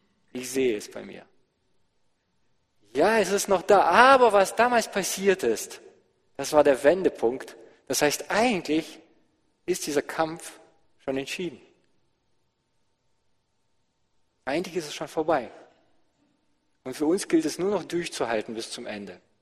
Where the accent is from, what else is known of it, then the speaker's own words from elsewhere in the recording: Volgograd, Volgograd Oblast, Russia; moved away; meine Geburtsstadt, wo ich herkomme, war mal der Schauplatz einer sehr, sehr großen Schlacht. Eine der größten Schlachten im Zweiten Weltkrieg. Damals hieß die Stadt noch Stalingrad.